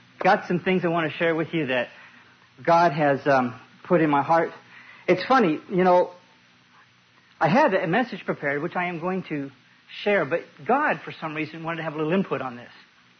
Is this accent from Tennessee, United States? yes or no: yes; Nashville, Tennessee, United States; We're from Nashville.